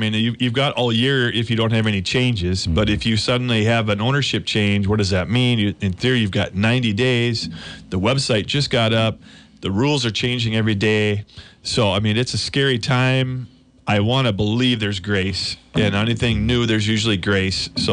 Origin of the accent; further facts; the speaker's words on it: Minnesota, United States; So much compliance, especially in Minnesota. Not that I don't love my home state, but we have a lot of stuff going on there.